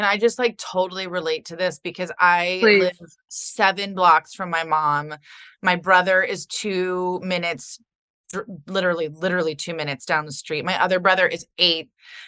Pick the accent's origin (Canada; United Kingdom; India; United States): Canada; Muskoka, Ontario; I grew up in Muskoka. I grew up going every summer.